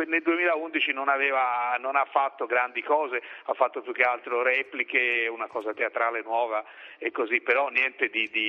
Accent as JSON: {"language": "Italian", "town": "Florence", "region": "Tuscany", "country": "Italy", "said": "io che sono fiorentino posso dire rodigino e non rovigoto"}